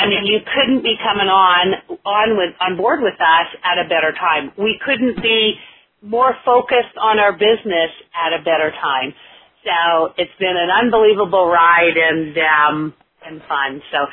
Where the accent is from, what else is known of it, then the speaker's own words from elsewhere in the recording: Beaumont, Alberta, Canada; I am from Beaumont, Alberta, Canada, but right now I'm in St. George, and this is where we spend our winters.